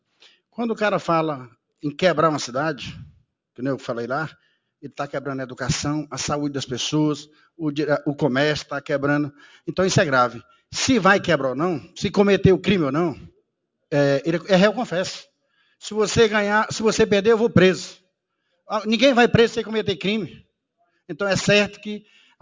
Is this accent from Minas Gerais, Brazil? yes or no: no; Sena Madureira, Acre, Brazil; Eu sou natural de Serra Madureira. Nós somos 22 irmãos, todos registrados de Serra Madureira